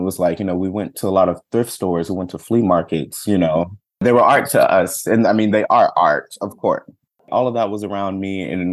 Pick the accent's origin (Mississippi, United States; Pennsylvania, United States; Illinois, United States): Mississippi, United States; Jackson; Yeah, I grew up in Jackson, Mississippi. It's the capital of Mississippi, Jackson is, and it felt like a city.